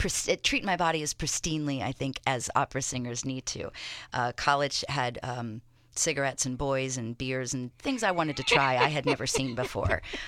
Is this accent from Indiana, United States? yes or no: yes; Indianapolis, Indiana, United States; I was very lucky growing up in Indianapolis that there were performing arts schools.